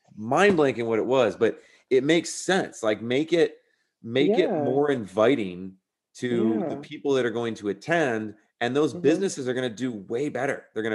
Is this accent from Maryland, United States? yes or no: no; Texas, United States; born there; I was probably there for 3 months as an infant, but still I was born in Texas.